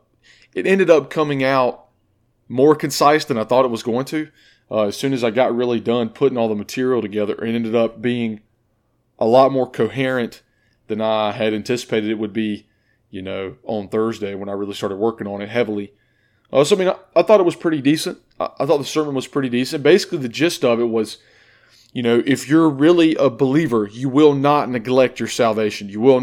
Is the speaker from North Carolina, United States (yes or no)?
yes; Kings Mountain, North Carolina, United States; now in Forsyth, United States; I'm from Kings Mountain, North Carolina. I got called to ministry when I was 15.